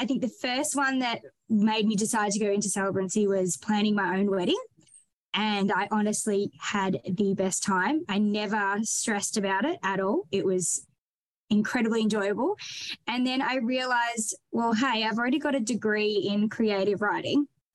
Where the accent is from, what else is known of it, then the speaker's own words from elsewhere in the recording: Drouin, Victoria, Australia; And I'm from Druin, which is in Gippsland in Victoria.